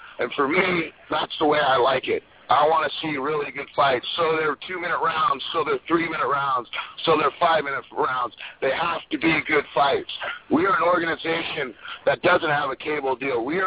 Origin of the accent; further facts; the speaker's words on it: Hermosa Beach, California, United States; You know, I'm from Hermosa Beach